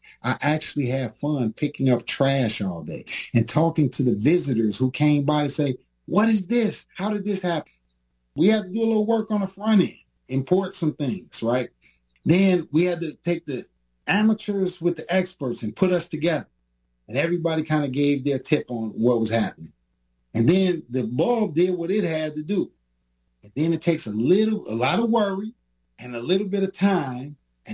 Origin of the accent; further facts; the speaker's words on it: Chicago, Illinois, United States; I went to school in the South, and, you know, all the guys, my friends, we grew up in Chicago.